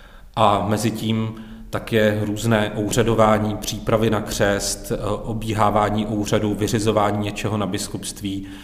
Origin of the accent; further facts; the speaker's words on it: Staňkov, Plzeň Region, Czechia; u nás ve Staňkově, pocházím ze Staňkova.